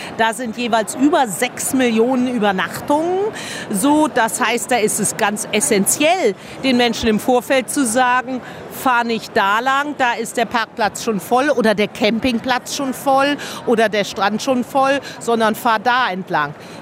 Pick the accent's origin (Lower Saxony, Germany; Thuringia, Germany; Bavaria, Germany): Lower Saxony, Germany; Lüneburg; born there; also born or lived in Heidelberg / Bad Godesberg / Berlin / Wiesbaden; Ich bin selber in Norddeutschland geboren, in Lüneburg, habe aber in Heidelberg, Bad Godesberg, Berlin, Wiesbaden, Hamburg und Dresden gewohnt.